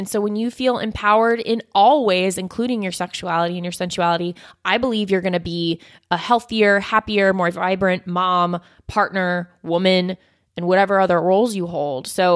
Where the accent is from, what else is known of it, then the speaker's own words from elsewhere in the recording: New Zealand; I'm from New Zealand